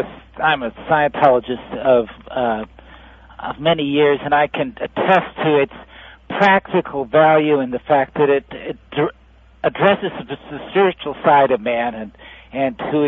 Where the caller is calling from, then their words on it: New York City, New York, United States; New York City, New York.